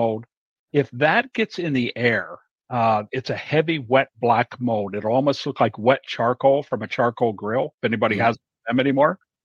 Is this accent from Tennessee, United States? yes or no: no; Ohio, United States; Originally Ohio, small town south of Columbus.